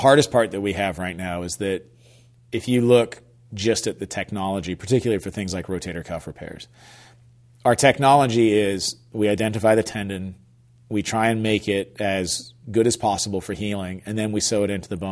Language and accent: English; East Coast, United States; I grew up on the East Coast, so we had a winter season.